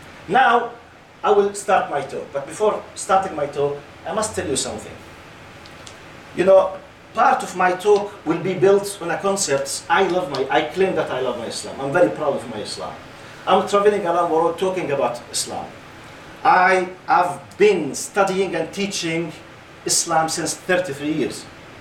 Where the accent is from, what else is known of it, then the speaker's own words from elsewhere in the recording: Jordan; English is a second language; I came from Jordan.